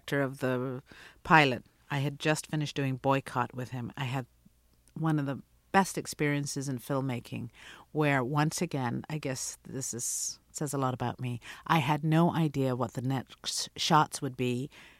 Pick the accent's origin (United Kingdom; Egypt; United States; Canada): United Kingdom; England; moved away as an adult; also born or lived in Guyana; I'm from British Guiana, which is now Guyana. I grew up in England, and I came here as an adult. I spent 7 years working on American accents.